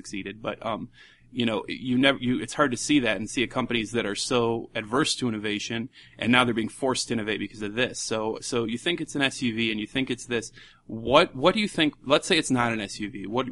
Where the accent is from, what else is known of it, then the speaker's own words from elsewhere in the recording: Detroit, Michigan, United States; which I'm from Detroit, so everyone calls it the D there